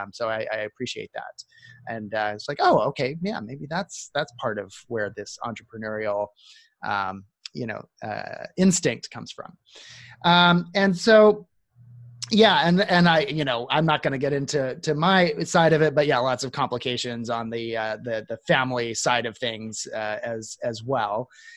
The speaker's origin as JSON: {"language": "English", "town": "Huntington Beach", "region": "California", "country": "United States", "tie": "born there", "said": "by the way, I was born in Huntington Beach."}